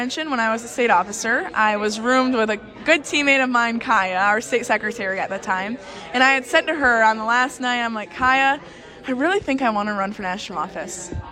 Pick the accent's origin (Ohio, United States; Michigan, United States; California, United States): Michigan, United States; Corunna; Yeah, so I grew up in a small town called Corunna, Michigan. And back home in Michigan, I grew up raising and showing horses with my sister and my mom.